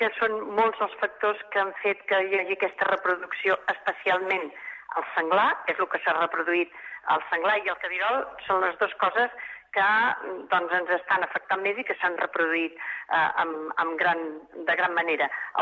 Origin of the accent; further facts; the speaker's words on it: Les Franqueses del Vallès, Catalonia, Spain; jo soc de les Franqueses del Vallès i estàvem inundats